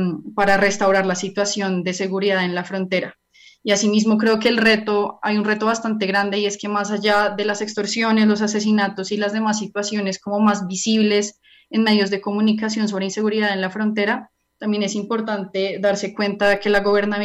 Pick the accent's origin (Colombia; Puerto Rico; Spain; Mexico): Colombia; creo que es importante que como colombianos pues nos fijemos en que el próximo presidente construya realmente una política dirigida a reformular esa política antidrogas